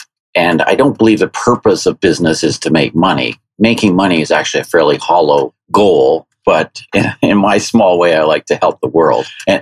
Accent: Guelph, Ontario, Canada; It happened to be in my hometown where I live in Guelph, Ontario.

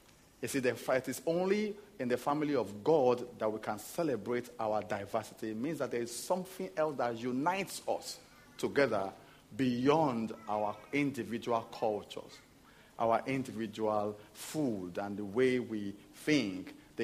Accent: Lagos, Nigeria; I'm from somewhere called Benin City. I grew up in a city called Lagos. I grew up in Lagos, yes.

